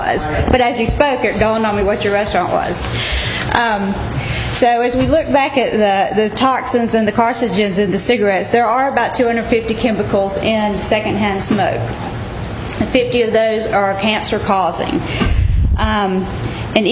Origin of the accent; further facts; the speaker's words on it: North Augusta, South Carolina, United States; And I'm from North Augusta, and I believe North Augusta can do it too.